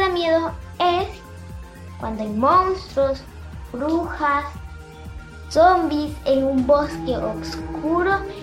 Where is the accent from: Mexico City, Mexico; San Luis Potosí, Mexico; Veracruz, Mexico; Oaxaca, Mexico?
Oaxaca, Mexico; Zaachila; soy de Oaxaca, de un pueblo de Sachila.